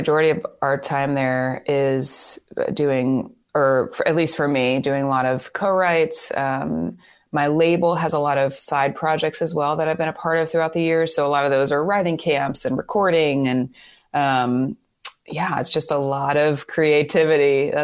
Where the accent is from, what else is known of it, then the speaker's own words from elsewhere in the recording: Melbourne, Florida, United States; I grew up in Melbourne and we had an event here this past weekend.